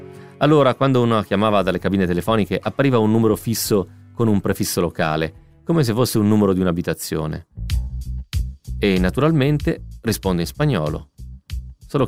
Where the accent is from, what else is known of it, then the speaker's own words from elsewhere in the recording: Ostia, Lazio, Italy; Io sono di Ostia.